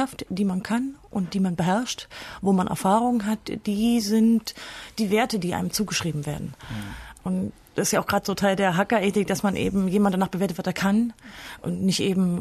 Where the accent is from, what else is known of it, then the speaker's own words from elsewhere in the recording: East Germany, Germany; Na, ich bin ein Ossi.